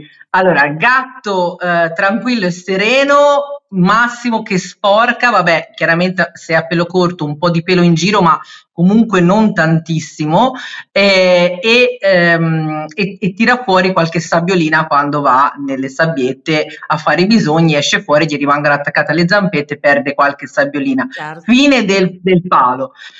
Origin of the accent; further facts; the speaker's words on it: Pisa, Tuscany, Italy; now in Florence, Italy; sono pisana, con la S detta così, no pisana, perché pisano lo dicono i fiorentini, quindi io sono pisana.